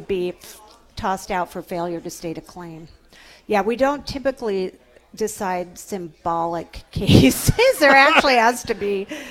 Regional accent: West Coast, United States; I've lived in a lot of places. I grew up on the West Coast, went to school on the East Coast, but been here most of my adult life.

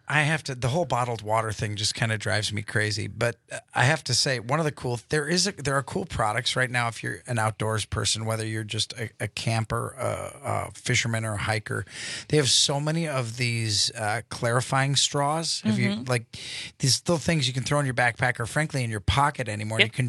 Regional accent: France; accent: French; Hey, don't get on me for pronouncing it with my French accent, okay?

